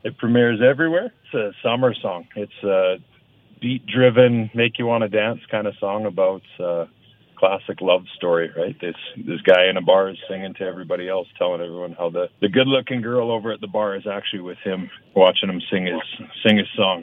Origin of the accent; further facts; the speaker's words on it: Stavely, Alberta, Canada; The next day, the 15th, we travel all the way back to Stavely, my hometown, my stomping grounds.